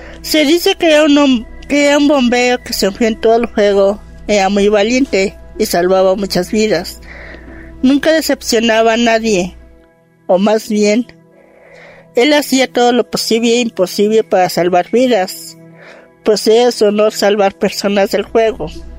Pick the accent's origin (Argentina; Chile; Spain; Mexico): Mexico; Jocotitlán, State of Mexico; Soy de Jocotitlán.